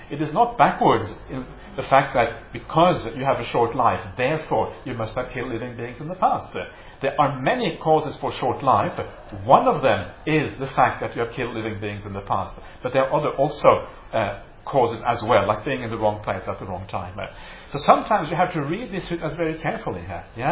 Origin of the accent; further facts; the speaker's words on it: Norway; also born or lived in England / France / Germany; now in Australia; I grew up in Norway, partly. I also grew up in England, I grew up in France, I grew up in Germany, now I live in Australia.